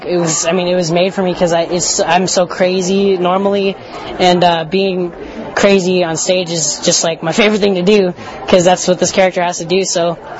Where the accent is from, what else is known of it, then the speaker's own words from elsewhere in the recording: Eastvale, California, United States; from Eastvale, California.